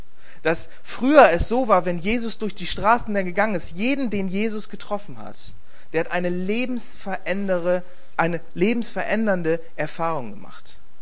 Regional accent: Bremen, Germany; Ich bin in Bremen aufgewachsen, christlich, in einer christlichen Familie. Wir sind immer wieder zur Kirche gegangen. Das war eine Landeskirche, aber die war, ich würde sagen, sehr konservativ, evangelikal geprägt.

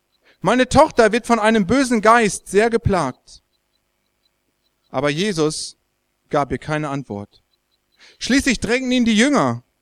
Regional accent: Lower Saxony, Germany; now in Marburg, Germany; wie Alex schon gesagt hat, ich komme ursprünglich aus Ostfriesland, bin auf einem Bauernhof groß geworden, habe eigentlich Landwirtschaft gelernt, bin dann selber Christ geworden

